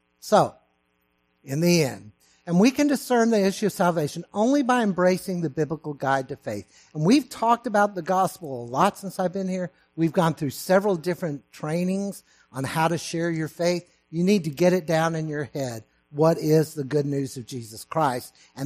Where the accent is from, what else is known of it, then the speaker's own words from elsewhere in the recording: Texas, United States; And folks, it was in my home state of Texas.